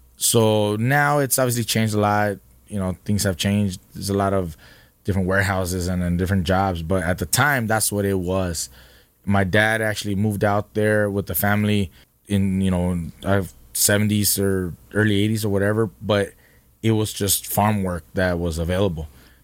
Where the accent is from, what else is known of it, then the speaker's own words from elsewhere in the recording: Oxnard, California, United States; Growing up in Oxnard, my parents were working in strawberry fields.